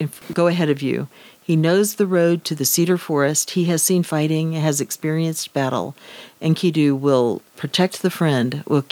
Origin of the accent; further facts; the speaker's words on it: Dallas, Texas, United States; I'm from the big city. I'm from Dallas and you're from Logan.